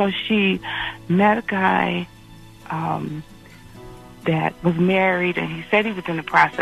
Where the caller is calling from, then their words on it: Chicago, Illinois, United States; from Chicago.